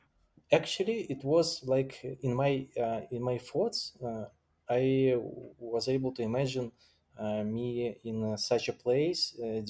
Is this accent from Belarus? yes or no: yes; Grodno, Grodno Region, Belarus; English is a second language; also born or lived in Minsk; I am from the Belarus, from Minsk. So I was born in a smaller city in Grodno. It's on the border with Poland. But during my university time, I moved to Minsk and stayed there. So I live in Minsk during maybe 20 years.